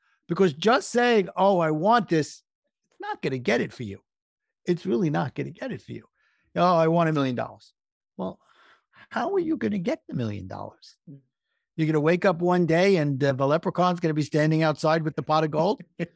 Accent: New York, United States; accent: New York; hopefully my New York accent didn't screw that up for everybody else, Diana.

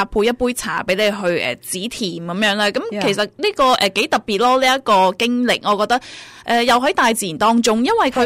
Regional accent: China; 你可以揀係真係我哋傳統我哋中國人飲嘅嗰種茶啦

